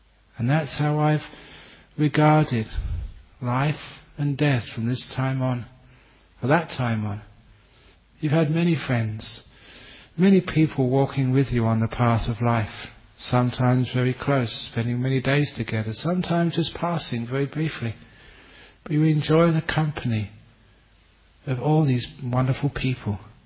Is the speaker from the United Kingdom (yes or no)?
yes; London, United Kingdom; Again, growing up in London, a teenager, going to so many concerts and seeing, you know, great musicians.